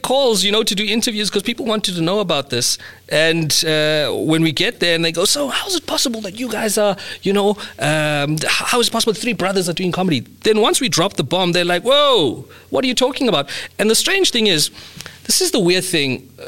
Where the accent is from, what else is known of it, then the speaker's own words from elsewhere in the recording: Mthatha, Eastern Cape, South Africa; also born or lived in Tsomo; I grew up Mthatha in the Eastern Cape. Yeah. You know what I mean? And all my friends were Xhosa growing up. My dad is from Itsofimvaba. I grew up Itsofimvaba